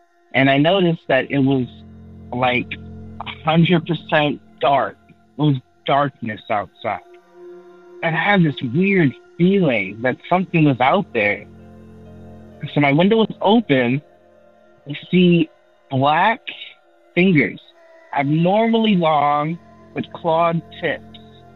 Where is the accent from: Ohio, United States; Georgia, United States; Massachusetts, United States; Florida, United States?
Florida, United States; I'm from Florida. So this happened to me in Miami.